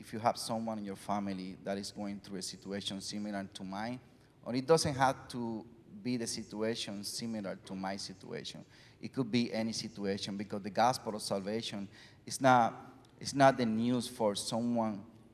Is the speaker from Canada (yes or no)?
no; Comerío, Puerto Rico; English is a second language; So I'm originally from Comerío, Puerto Rico